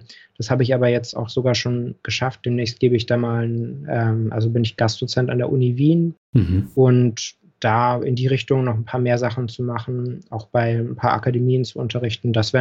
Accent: Berlin, Germany; born there; also ich bin in Berlin auch geboren, Geburtsurkunde steht auch West-Berlin

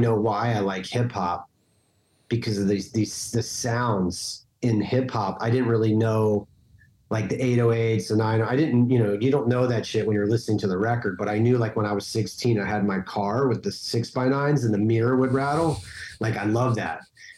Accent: Washington, District of Columbia, United States; born there; but I was born in Washington, D.C.

